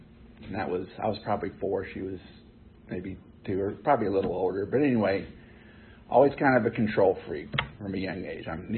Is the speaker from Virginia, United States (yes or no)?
yes; Richmond, Virginia, United States; I'm from Richmond, Virginia. I grew up on the south side of Richmond. I've lived in Virginia all my life.